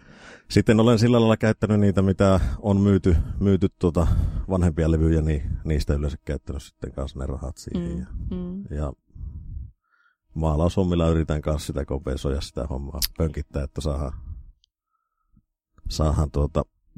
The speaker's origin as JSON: {"language": "Finnish", "region": "Lapland", "country": "Finland", "said": "meillä Lapissa"}